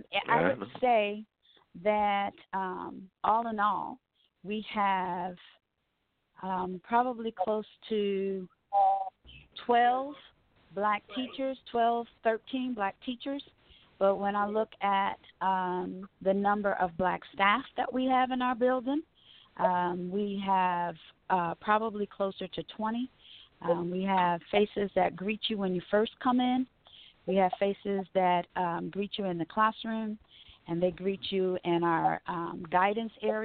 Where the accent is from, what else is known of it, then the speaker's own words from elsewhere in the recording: Freehold, New Jersey, United States; also born or lived in Massachusetts / Virginia; I'm originally from the New Jersey area. And I lived in Freehold, New Jersey, which is Central Jersey.